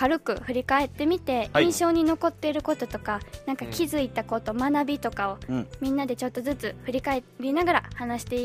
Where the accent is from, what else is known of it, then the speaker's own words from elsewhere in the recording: Shiga, Japan; 私も滋賀のまあ真ん中らへんなんで結構雪もすごくて、